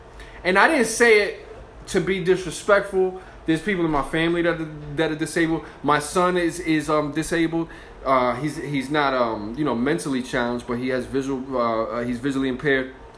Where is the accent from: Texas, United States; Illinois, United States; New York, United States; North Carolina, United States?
New York, United States; Bronx; Yo, I've been saying awesome since I was a kid, and … I'm from the Bronx, so I don't blame you for how you talk.